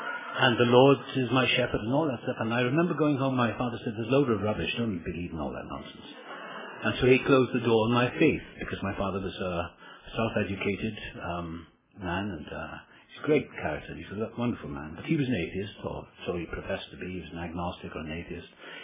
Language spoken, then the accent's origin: English; Wales, United Kingdom; born there; I was born in South Wales.